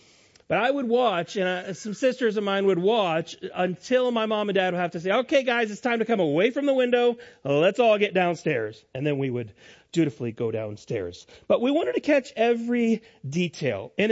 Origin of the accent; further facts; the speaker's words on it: Rapid City, South Dakota, United States; Now, I grew up in Rapid City, South Dakota, out in the Midwest, a little bit further west from here.